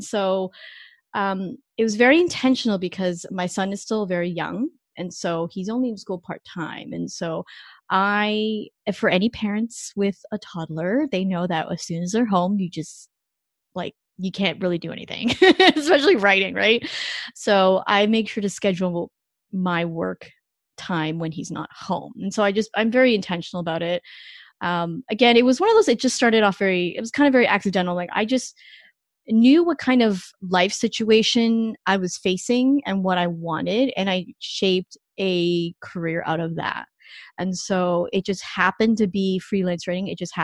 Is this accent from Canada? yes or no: yes; Canada; And so because I'm not an American citizen, so I'm actually Canadian.